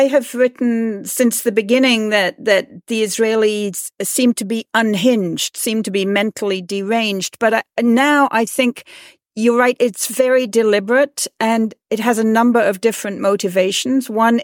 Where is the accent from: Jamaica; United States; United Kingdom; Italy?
United Kingdom; England; You know, I grew up in England